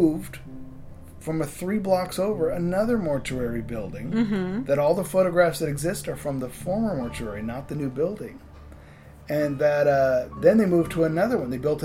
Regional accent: Seattle, Washington, United States; So I'm delving right now into Seattle, because that's where I'm from. That's my hometown.

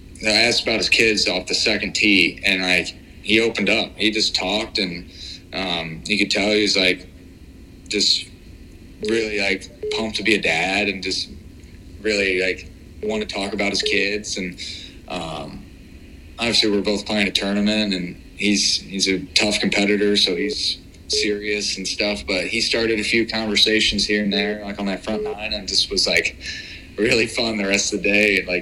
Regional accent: Illinois, United States; I don't know if it's from, because I'm from Illinois, but I tend to shut it down, like, in the winters

